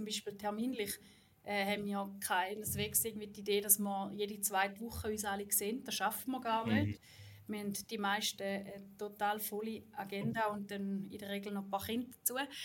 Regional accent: Thurgau, Switzerland; ich bin im Thurgau aufgewachsen, total auf dem Land. Bis Bauernkind

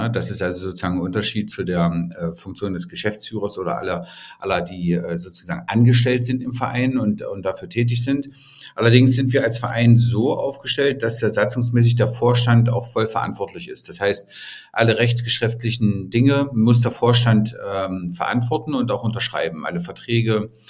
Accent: Germany; now in Dresden, Germany; ich komme eigentlich aus dem Harz, ne? Also ich bin geborener Harzer und mein Großvater ist Dresdner oder meine Familie kam aus Dresden und ich wollte schon immer nach Dresden.

